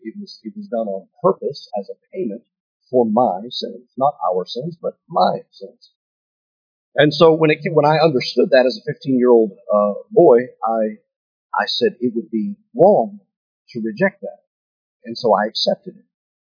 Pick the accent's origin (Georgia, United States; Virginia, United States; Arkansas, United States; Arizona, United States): Georgia, United States; I'm not down south anymore. Down south, you get a lot of amen. Amen. I'm from Georgia, so I ain't from around here.